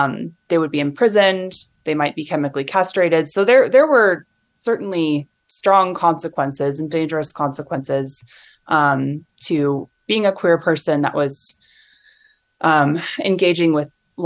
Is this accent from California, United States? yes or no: yes; California, United States; because I've lived in the Pacific Northwest now for about 15 years, but I'm Californian and I lived there for most of my early life.